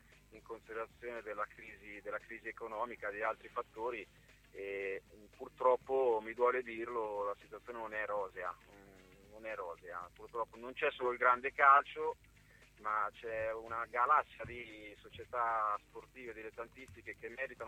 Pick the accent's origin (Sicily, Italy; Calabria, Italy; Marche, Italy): Marche, Italy; Ancona; E da anconetano, tifoso da tanti anni, che ha vissuto gli anni più belli e anche più bui